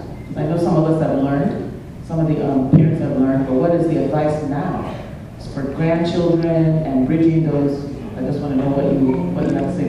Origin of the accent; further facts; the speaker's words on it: Nigeria; growing up as a Nigerian, in a Nigerian home, you can't talk.